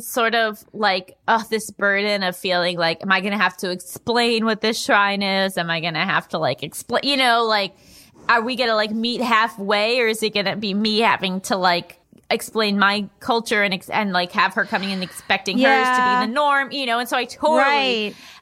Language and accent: English; Seattle, Washington, United States; For some context, I was born and raised in Seattle.